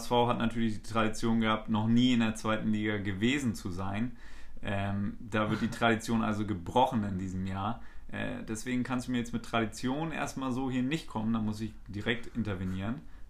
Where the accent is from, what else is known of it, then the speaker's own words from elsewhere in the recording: Hamburg, Germany; Wir als Hamburger beobachten das Ganze natürlich.